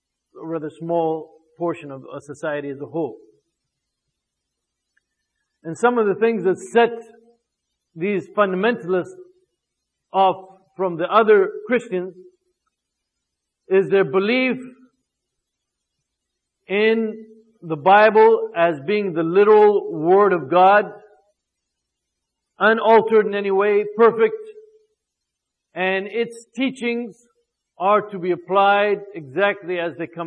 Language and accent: English; United States; Growing up in the United States, going to high school here and so forth, you don't hear much about the crusades.